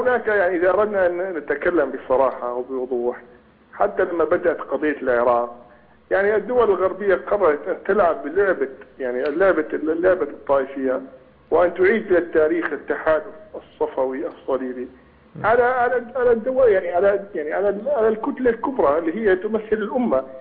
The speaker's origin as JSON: {"language": "Arabic", "town": "Hama", "region": "Hama Governorate", "country": "Syria", "said": "أنا كسوري محروم من جواز سفري منذ طفولتي لأني من حماة. أنا شخصيا لم أتلقى جواز سفر سوري من كان عمري 14 سنة."}